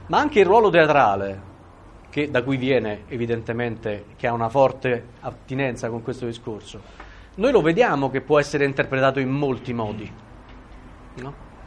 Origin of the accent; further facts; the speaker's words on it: Rome, Lazio, Italy; io sono romano